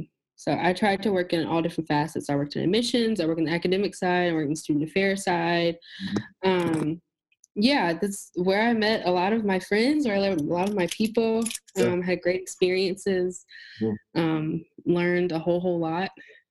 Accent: Tupelo, Mississippi, United States; born and raised in Tupelo, Mississippi. I am a Southern Black woman.

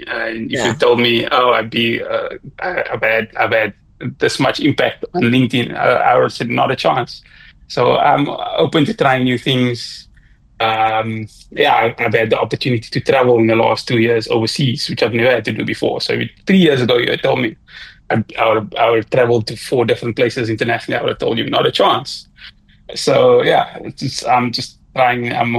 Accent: Cape Town, Western Cape, South Africa; I'm from Cape Town, and a lot of people from Cape Town, or the majority of people from Cape Town that come from my area, don't travel.

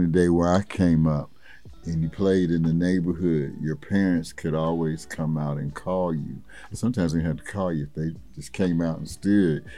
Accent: Dayton, Ohio, United States; also born or lived in Detroit, Michigan; So from age 3 on, I grew up in Dayton, Ohio, went to Roosevelt High School, went to Weber Elementary.

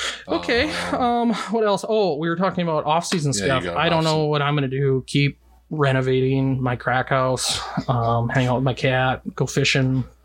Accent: Minnesota, United States; Yeah, so the Polish tradition that I know, because I'm from Minnesota

